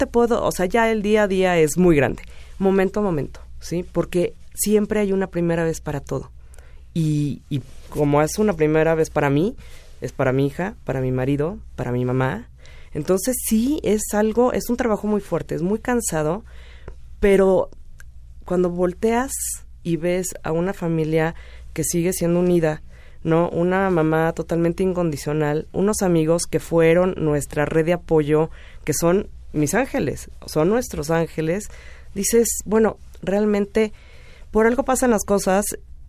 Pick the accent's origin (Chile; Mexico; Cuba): Mexico; ¿Yo qué voy a hacer como mamá, como tanatóloga, como mexicana, digo, como católica, como lo quieras ver, ¿no?